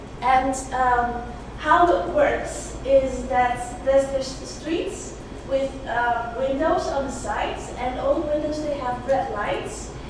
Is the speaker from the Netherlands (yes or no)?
yes; Netherlands; accent: Dutch; English is a second language; it's such a blessing to be with you here today. I am Dutch, and I hope you will excuse my Dutch accent.